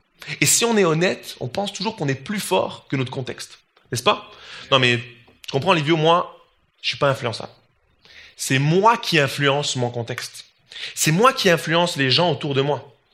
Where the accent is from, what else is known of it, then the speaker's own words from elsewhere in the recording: Switzerland; now in Canada; moi je viens de la Suisse